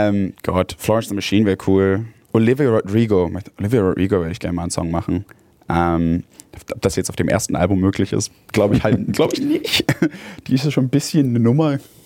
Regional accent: Hamburg, Germany; ich bin in Hamburg aufgewachsen. Ich bin Hamburger.

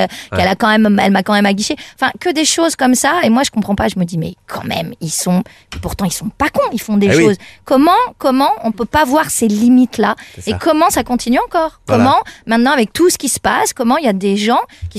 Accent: Occitanie, France; j'ai été élevée dans le Tarn par des parents et des grands-parents

